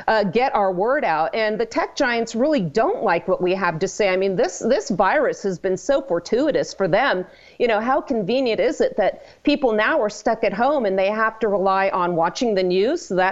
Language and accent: English; California, United States; moved away as an adult; I am originally from California, like I believe you are as well. And I left California. I was practicing law out there